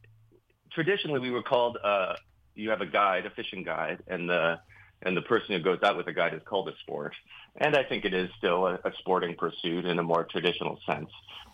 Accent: Minneapolis, Minnesota, United States; now in New York, United States; So I grew up in Minneapolis, and my family had a cabin 2 hours east in southwest Wisconsin. And so I would spend a lot of my summers there.

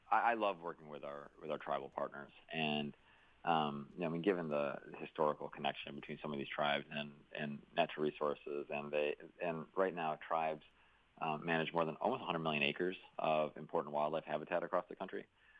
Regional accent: Syracuse, New York, United States; And my hometown of Syracuse, New York, has had some challenges

